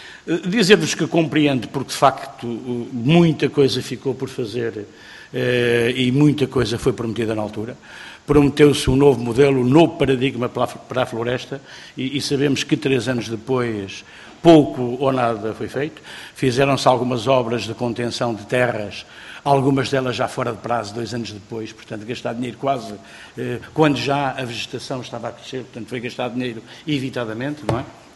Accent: Pedrógão Grande, Centro, Portugal; Eu sou natural de Pragão Grande

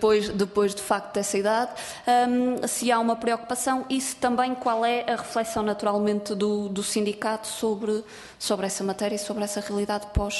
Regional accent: Vila Nova de Gaia, Norte, Portugal; eu sou do Distrito do Porto e até sou de Vila Nova de Gaia

